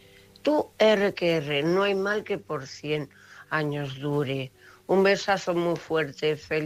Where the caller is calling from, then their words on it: Cuenca, Castilla-La Mancha, Spain; corresponsal de Cuenca.